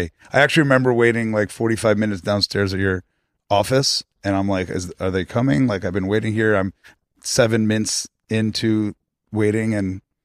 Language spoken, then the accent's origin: English; Florida, United States; So, you know, I grew up in South Florida. My dad's an entrepreneur.